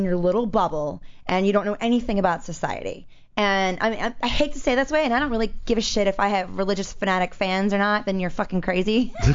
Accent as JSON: {"language": "English", "region": "East Coast", "country": "United States", "tie": "born or raised there", "said": "And I'm from the East Coast, so I grew up with it."}